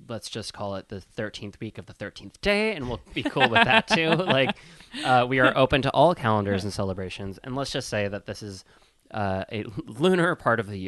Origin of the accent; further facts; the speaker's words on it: Wisconsin, United States; I'll never forget, I grew up in Wisconsin.